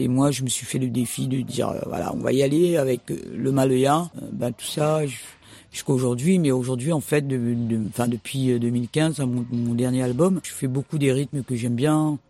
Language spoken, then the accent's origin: French; Réunion; De l'île de la Réunion, exactement.